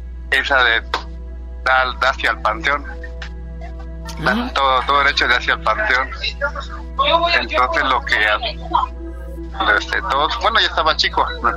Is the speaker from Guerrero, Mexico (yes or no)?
yes; Chilpancingo, Guerrero, Mexico; now in Mexico City, Mexico; Somos de Guerrero nosotros. Vivo aquí en la Ciudad de México, pero somos de Guerrero, Chilpancingo, Guerrero.